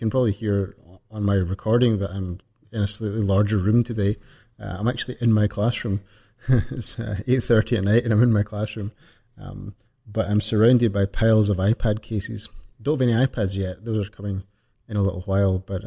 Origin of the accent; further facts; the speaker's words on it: Scotland, United Kingdom; I couldn't possibly comment. I'm Scottish.